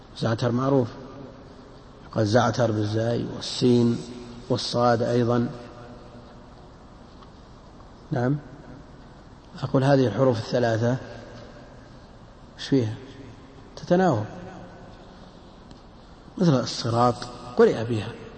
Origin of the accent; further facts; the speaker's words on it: Najd, Saudi Arabia; ما يسمى كذا عندنا في نجد يسمى شبا أيضا